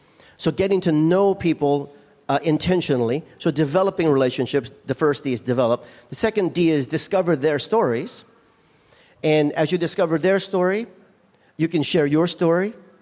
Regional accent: Hawaii, United States; So how many of us growing up in Hawaii, we're surrounded by the Pacific Ocean, so you like to fish.

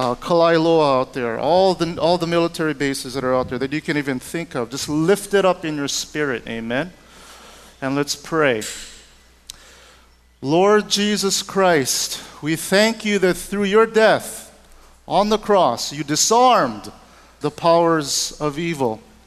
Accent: Hawaii, United States; And of course, I grew up here in Hawaii, and year after year after year, as a young kid, I never knew the significance of December 7th

